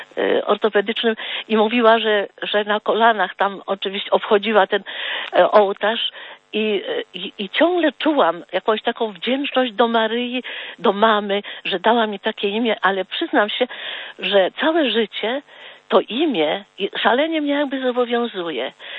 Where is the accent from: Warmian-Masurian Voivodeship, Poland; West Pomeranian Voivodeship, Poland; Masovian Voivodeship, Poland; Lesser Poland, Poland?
Masovian Voivodeship, Poland; Warsaw; born there; ja urodziłam się 3 sierpnia, 7 lat po wojnie, w zdruzgotanej Warszawie